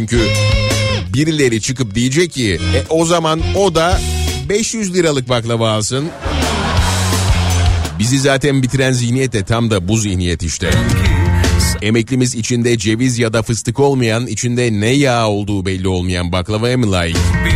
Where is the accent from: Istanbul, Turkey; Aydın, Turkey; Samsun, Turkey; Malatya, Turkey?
Aydın, Turkey; Nazilli; Evet ben Nazilliliyim.